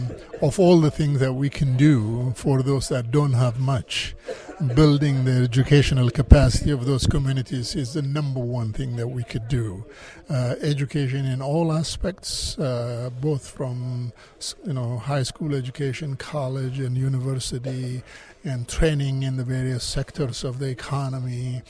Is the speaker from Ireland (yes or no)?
no; Ethiopia; English is a second language; And I come from a small, poor, developing country of Ethiopia in a rural community.